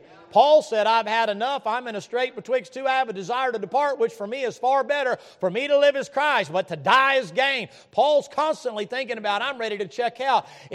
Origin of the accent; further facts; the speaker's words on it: Tennessee, United States; I grew up in the South. I grew up in the mountains in Tennessee.